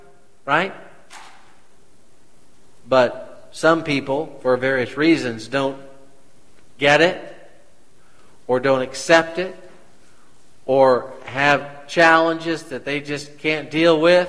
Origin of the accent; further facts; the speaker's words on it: Kansas City, Missouri, United States; I'm a city boy. I grew up in Kansas City, but would go to the country to see my grandparents, and they had their crops.